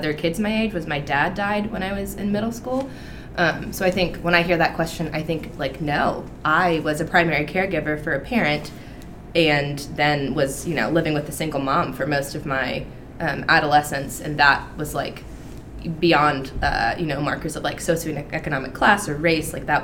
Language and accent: English; Roanoke, Virginia, United States; definitely the only multiracial Asian family that I was exposed to growing up in Roanoke, which is, I don't know, more diverse than Charlottesville in some ways, but not in the communities where I was raised.